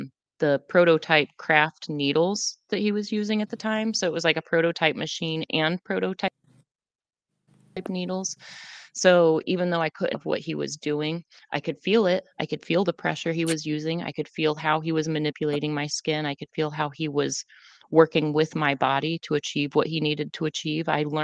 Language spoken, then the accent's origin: English; Michigan, United States; I grew up in Michigan. So those were the two names that I was most familiar with and followed all the time.